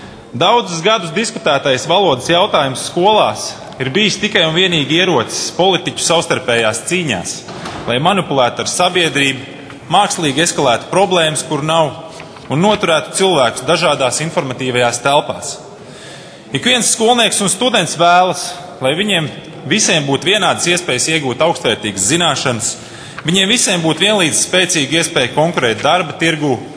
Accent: Valmiera, Valmiera Municipality, Latvia; Es esmu dzimis un audzis Valmierā, mācījies Valmieras Viestura vidusskolā.

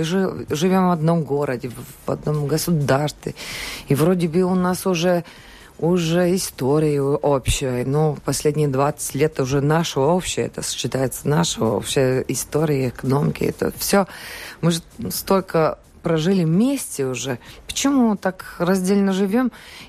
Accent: Latvia; first language Latvian; Russian is a second language; Я работаю в телевидении, радио. Извиняюсь, мой родной язык латышский, поэтому буду говорить с ошибками, и с акцентом и все подобное.

